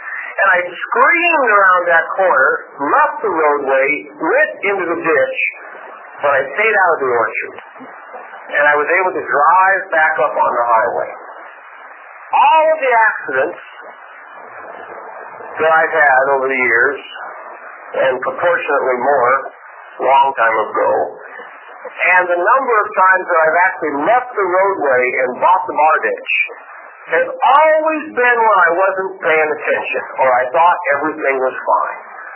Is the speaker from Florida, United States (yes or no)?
no; Oregon, United States; now in Kennewick, United States; And I grew up in Oregon, there was fog all over the place.